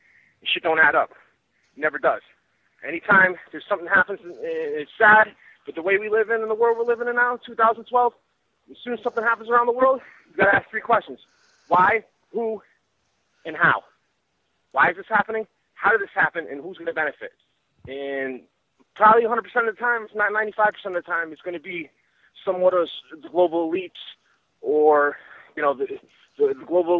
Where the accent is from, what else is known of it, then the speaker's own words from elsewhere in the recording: Connecticut, United States; I'm originally from Connecticut. Back east my whole life.